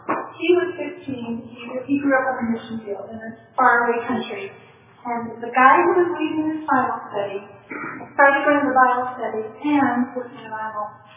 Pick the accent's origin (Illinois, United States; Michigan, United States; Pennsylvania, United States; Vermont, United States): Pennsylvania, United States; When I was 16, there was a guy came to our little hometown in Pennsylvania. I grew up in Pennsylvania.